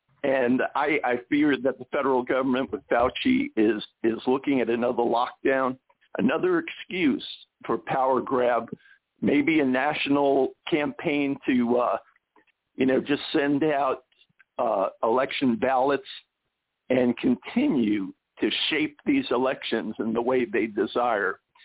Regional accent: Georgia, United States; You know, I fear for my home state of Georgia because I think overwhelmingly our citizens are conservative

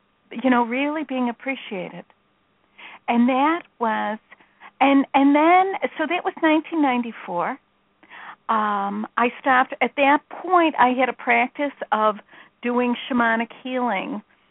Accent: Midwest, United States; I'm from the Midwest. What do I know from Sanskrit? Nothing.

